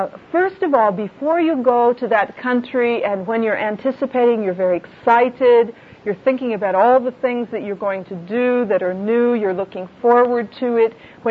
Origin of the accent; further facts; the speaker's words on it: United States; I am not Japanese. I am American.